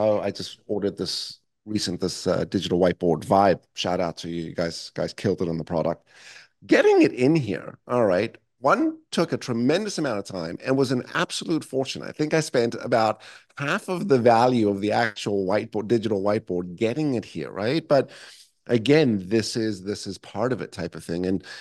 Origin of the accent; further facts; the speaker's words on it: Johannesburg, Gauteng, South Africa; now in Canada; I grew up in Johannesburg.